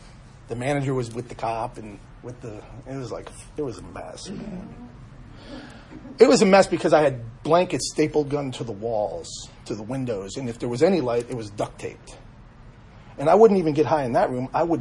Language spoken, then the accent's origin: English; New York City, New York, United States; Growing up in New York City, fighting everyone, fighting everything.